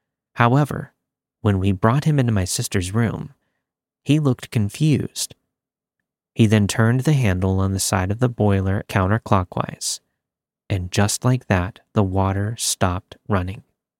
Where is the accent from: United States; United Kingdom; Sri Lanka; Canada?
United Kingdom; Yorkshire and the Humber; I planned to move back to my hometown in Yorkshire, England.